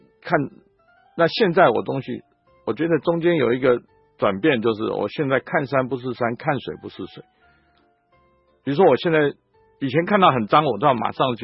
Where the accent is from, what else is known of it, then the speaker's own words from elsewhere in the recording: Germany; 这个我们德国人已经把我们所有的内脏的频率都找出来，